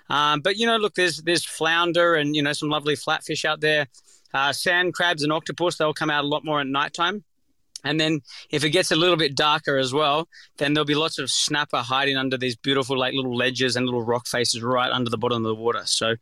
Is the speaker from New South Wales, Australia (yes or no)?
yes; Sydney, New South Wales, Australia; I'm from Sydney, Northern Beaches, so I'm used to just jumping in the water in my shorts up there.